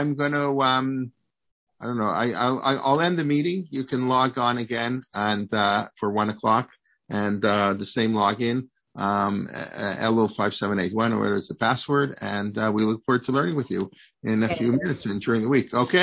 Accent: New York, United States; I grew up in Bnei Akiva in New York, I believe.

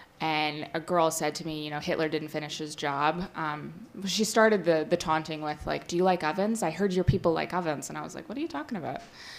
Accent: Rochester, New York, United States; Rochester, New York. Very, very rural Rochester.

